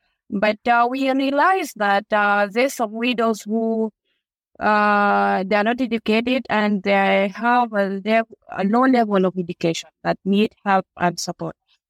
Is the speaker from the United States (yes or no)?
no; South Sudan; English is a second language; I'm from South Sudan.